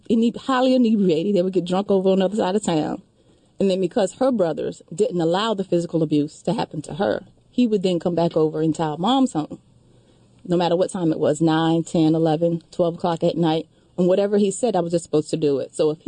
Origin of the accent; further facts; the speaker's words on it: the South, United States; And growing up in the South, being the only girl, my gender cast me into a certain role.